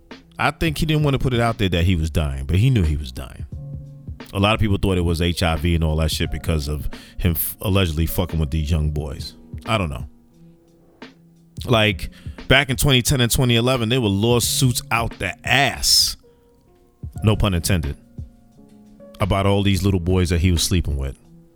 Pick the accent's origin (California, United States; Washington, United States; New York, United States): New York, United States; Bronx; I'm from the Bronx. Streets talk.